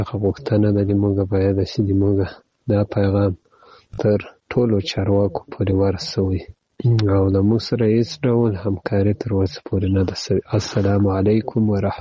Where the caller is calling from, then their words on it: Ghazni, Afghanistan; زه د غزنی دی ولایت دی اکتی ولسوالی څخه تاسو ته پیغام پرېږدم